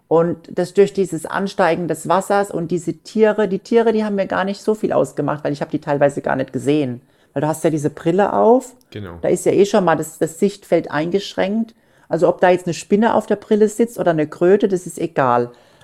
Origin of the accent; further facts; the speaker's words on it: Johannesburg, Gauteng, South Africa; nein, ich komme aus Johannesburg